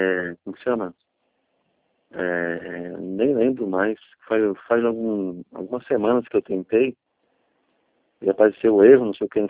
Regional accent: Matão, São Paulo, Brazil; eu sou de Matão, né? Eu sou aqui de Matão.

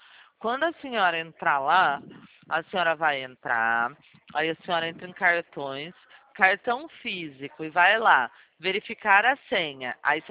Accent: Limeira, São Paulo, Brazil; Eu sou de Limeira, do interior de São Paulo.

